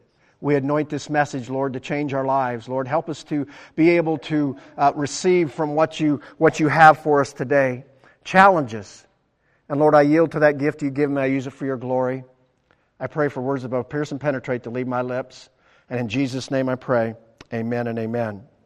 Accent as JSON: {"language": "English", "town": "Knoxville", "region": "Tennessee", "country": "United States", "tie": "born there", "said": "I was born up in Knoxville. We live closer to Knoxville than Albie, although we're on the county line."}